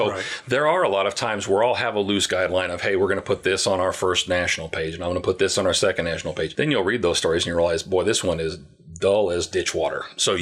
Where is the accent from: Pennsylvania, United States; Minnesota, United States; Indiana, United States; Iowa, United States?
Iowa, United States; Davenport; be aware of the story about the collapsed building in Davenport, Iowa that happened last week. That's my hometown.